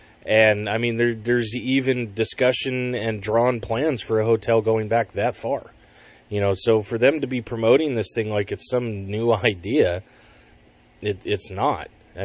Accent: Ireland; As an Irishman, it makes me peaceful and want to fight at the same time.

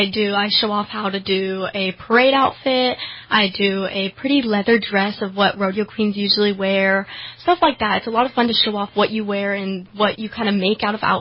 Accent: Reading, United States; So I was born and raised in Reading

